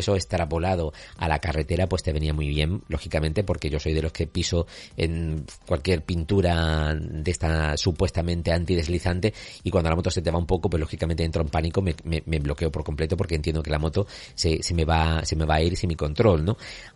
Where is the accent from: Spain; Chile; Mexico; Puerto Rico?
Spain; Andalusia; Como buen andaluz